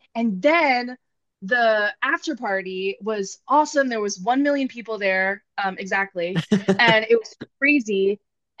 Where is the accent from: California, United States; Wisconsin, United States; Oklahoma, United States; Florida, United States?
California, United States; Sacramento; Yeah. I grew up in Sacramento.